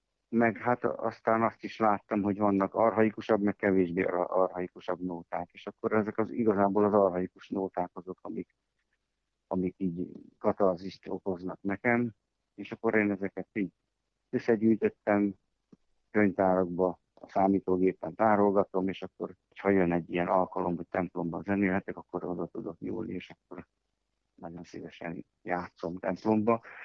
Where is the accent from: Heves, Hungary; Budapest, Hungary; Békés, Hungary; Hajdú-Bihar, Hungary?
Békés, Hungary; Tótkomlós; Hát én Tóth Komoson nőttem fel